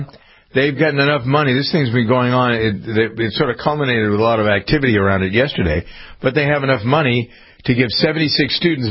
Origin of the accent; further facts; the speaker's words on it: Framingham, Massachusetts, United States; there's a young woman from my hometown of Framingham